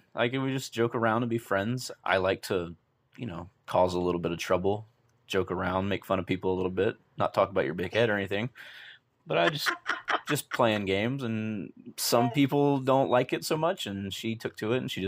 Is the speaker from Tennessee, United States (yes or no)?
yes; Nashville, Tennessee, United States; born there; also born or lived in Missouri / Atlanta; I was born in Nashville because my dad was in country music, but I don't remember it. You know, like, I was a child, and we're in Missouri and Nashville and Atlanta.